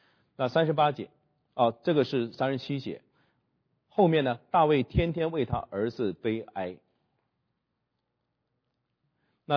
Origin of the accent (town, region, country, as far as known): China